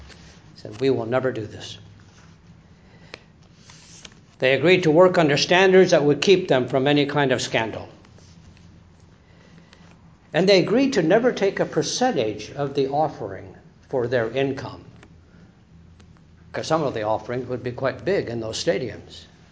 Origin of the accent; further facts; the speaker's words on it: Turlock, California, United States; And of course, we all know where Turlock is, my hometown.